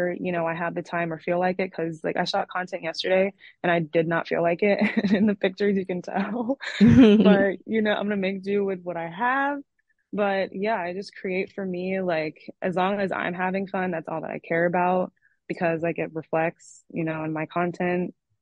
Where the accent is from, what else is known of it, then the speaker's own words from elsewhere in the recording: Atlanta, Georgia, United States; I mean, I'm from Atlanta, born and raised. I mean, the way that I dress, like the way that I talk, act, all of that, like I said, that's very authentic to me.